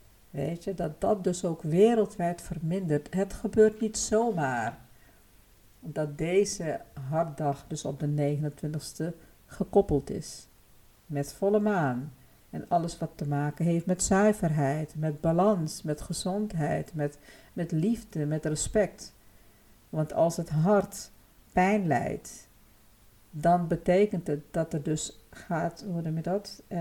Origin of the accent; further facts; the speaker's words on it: Suriname; now in Netherlands; Maar ik weet dat in Suriname ook wel gedaan wordt, waar ik vandaan kom. India kent natuurlijk ook wel ik bedoel, mijn voorouders komen uit India.